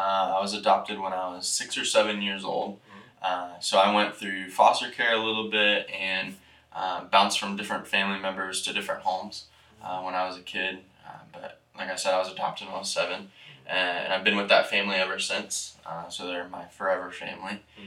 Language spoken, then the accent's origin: English; Tampa, Florida, United States; So I grew up in Tampa, Florida. So it's a big city, a little bit different than Milledgeville, Georgia, but we're excited about being here.